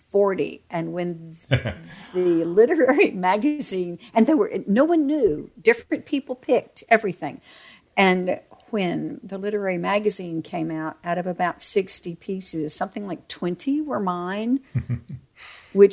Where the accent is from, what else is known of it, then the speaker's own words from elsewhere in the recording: Southern United States, United States; All over the South. Dad worked for a paper company.